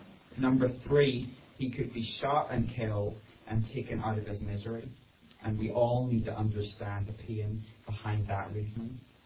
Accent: Northern Ireland, United Kingdom; now in United States; I'm not American. Me and my wife are from Northern Ireland. And like Chris said, I've been serving here as a missionary for the past 5 years

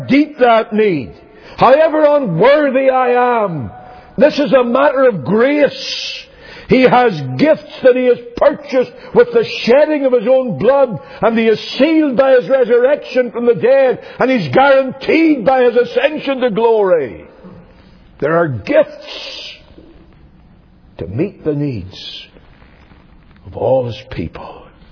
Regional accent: United Kingdom; You by this time all know that I'm British.

